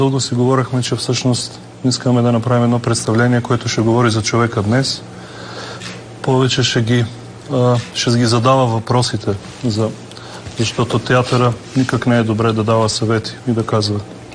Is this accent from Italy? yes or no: no; Bitola, Pelagonia, North Macedonia; Bulgarian is a second language; понеже съм от Битола